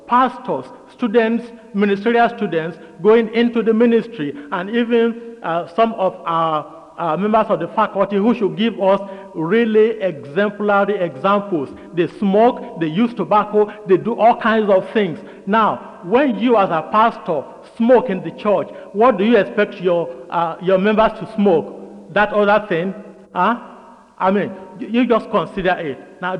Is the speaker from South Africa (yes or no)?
no; Nigeria; English is a second language; now in United States; I came from Nigeria, as you all know.